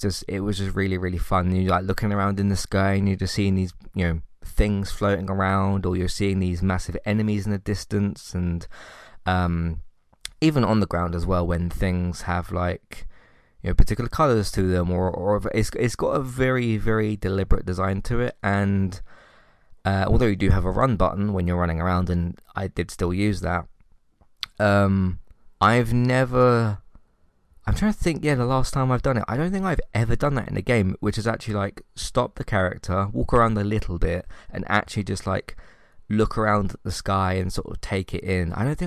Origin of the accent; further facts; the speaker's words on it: United Kingdom; it's not different from me, because I am British.